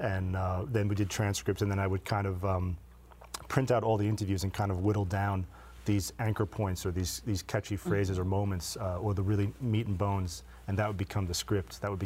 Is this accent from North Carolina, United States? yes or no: no; New York, United States; I grew up in New York, and I was always struck by these homeless men or women would occupy the ATM sections of banks